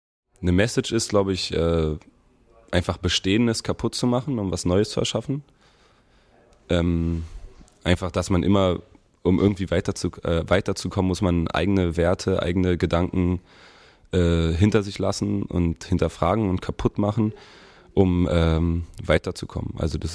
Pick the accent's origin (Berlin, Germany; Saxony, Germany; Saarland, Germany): Berlin, Germany; born there; Ich bin in Berlin geboren und wohne dort auch, in Kreuzberg.